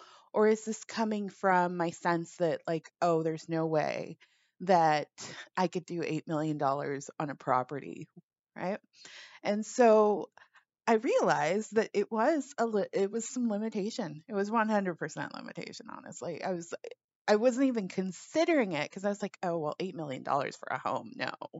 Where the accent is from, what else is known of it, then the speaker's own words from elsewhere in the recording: Los Angeles, California, United States; And I grew up in Los Angeles, and I love it.